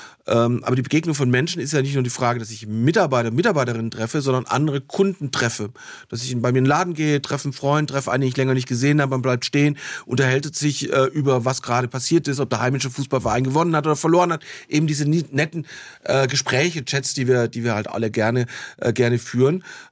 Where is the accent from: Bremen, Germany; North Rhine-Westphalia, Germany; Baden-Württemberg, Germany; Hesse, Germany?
Baden-Württemberg, Germany; Stuttgart; born there; Ich bin in Stuttgart geboren, man hört es mir nicht mehr an. Ich habe keinen Dialekt mehr, aber bin schon auch sozialisiert.